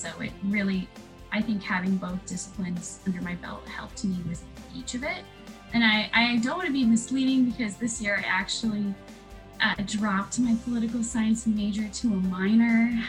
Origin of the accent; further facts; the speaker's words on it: Seattle, Washington, United States; The environment, I mean, I'm from Seattle, and that's been covered in smoke, which has been worse than it ever has in the past.